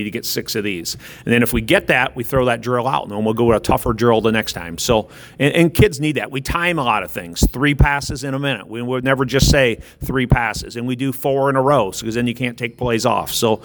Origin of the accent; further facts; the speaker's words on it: Storm Lake, Iowa, United States; also born or lived in Minnesota; Well, I grew up in Storm Lake. I went to UNI. I taught in Minnesota for 10 years. I taught at Coon Rapids Bayard for 17 years. This is my 13th year here at Indianola.